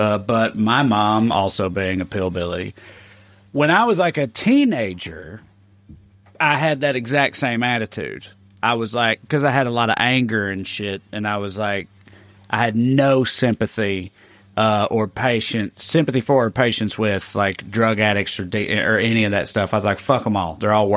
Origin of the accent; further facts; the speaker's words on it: Salina, Kansas, United States; It was the same thing with my mom and in Salina, my hometown.